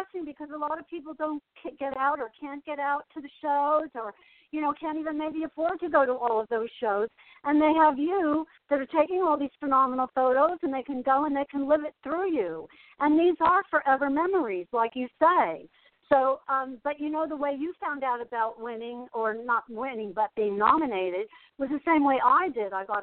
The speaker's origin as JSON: {"language": "English", "town": "Asbury Park", "region": "New Jersey", "country": "United States", "tie": "born or raised there", "also_born_or_lived": "San Diego", "said": "because I grew up in Asbury Park, and then I moved away, and I was away for a long time in California, in San Diego."}